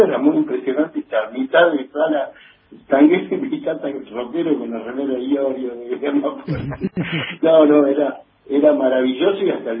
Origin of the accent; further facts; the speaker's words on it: Buenos Aires, Argentina; somos porteños, somos del barrio, tenemos esa cosa de rock y tango